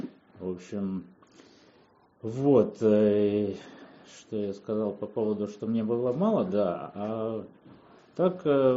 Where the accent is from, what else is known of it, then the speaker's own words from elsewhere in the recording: Saint Petersburg, Russia; born there; я родился в Питере